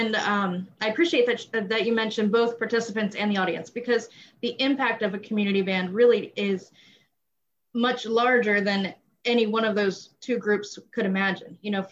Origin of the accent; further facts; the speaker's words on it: Milford, Delaware, United States; So growing up in Milford, you know, Granddaddy was in the military and he was stationed in the Milford-Dover area shortly before he retired. So we grew up in Milford. Graduated from Milford High School